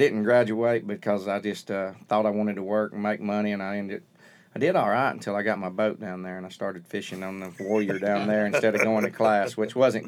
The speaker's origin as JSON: {"language": "English", "town": "Moody", "region": "Alabama", "country": "United States", "tie": "born or raised there", "said": "I grew up in Moody. I live in St. Clair County now, or Odenville, which is the neighboring city there. But I grew up in the same house."}